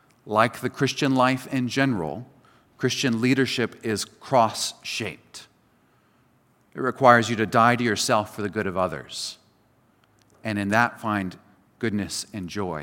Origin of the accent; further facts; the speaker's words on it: United States; For example, you may have noticed I am an American, and I enjoy and I am interested in American politics.